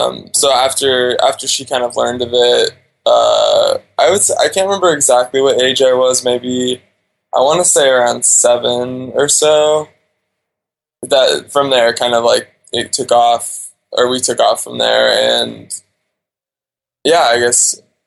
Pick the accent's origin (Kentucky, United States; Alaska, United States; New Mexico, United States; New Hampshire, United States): Alaska, United States; So I was born and raised in Alaska.